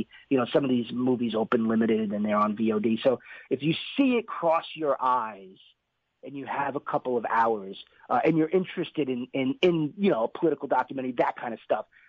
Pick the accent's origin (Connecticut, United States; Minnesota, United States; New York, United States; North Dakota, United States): New York, United States; If you know, I'm from New York, so this was a big story in New York.